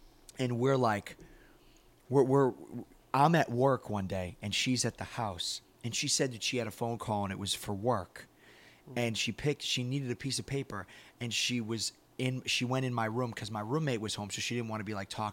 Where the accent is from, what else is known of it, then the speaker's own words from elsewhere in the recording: Boston, Massachusetts, United States; I'm from Boston. So she flies back to Boston and she calls me